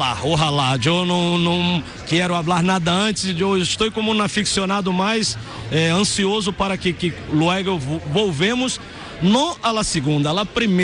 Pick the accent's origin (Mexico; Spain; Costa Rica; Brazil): Brazil; Uno que no soy español, uno que viene de Brasil